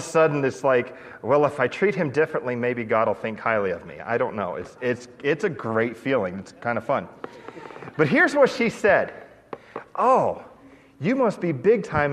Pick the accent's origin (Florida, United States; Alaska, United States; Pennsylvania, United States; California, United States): Pennsylvania, United States; yeah, I'm from Pennsylvania and I get to go travel and I get to speak in lots of different places